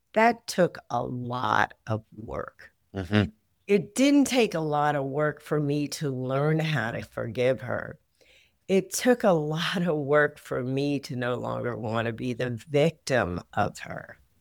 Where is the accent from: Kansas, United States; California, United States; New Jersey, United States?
California, United States; Los Angeles; I grew up in California, in Los Angeles, and as a child, on the outside, it would appear that I was very lucky